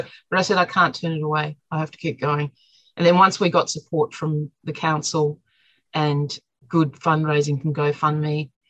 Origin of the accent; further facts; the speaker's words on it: St Kilda, Victoria, Australia; I grew up in St Kilda. St Kilda's like our kind of, it's the red light district. It's also traditionally kind of like the holiday area in the city by the beach.